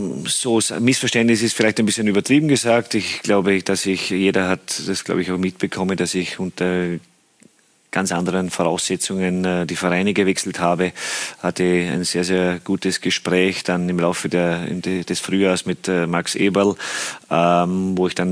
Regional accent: Bern, Switzerland; war jetzt ein paar Tage in der Schweiz, in Bern, in meiner alten Heimat

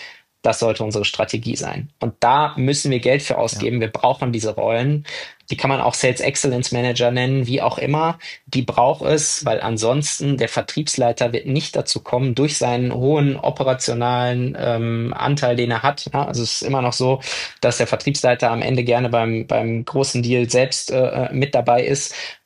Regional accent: North Rhine-Westphalia, Germany; ja, also ich komme aus dem Ruhrgebiet

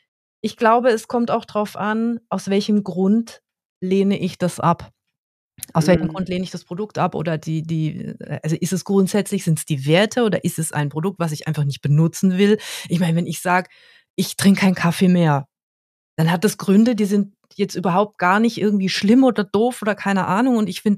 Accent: Karlsruhe, Baden-Württemberg, Germany; ich komme aus Karlsruhe

